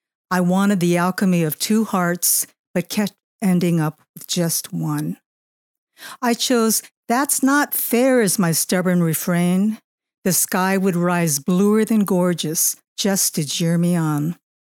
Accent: Pasadena, California, United States; born there; Right. I was born in Pasadena.

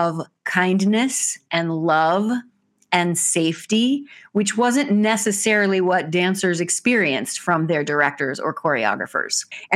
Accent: Arnold, Missouri, United States; I grew up in Arnold, Missouri on a small farm, and my grandmother had an eighth grade education, never learned to drive the car

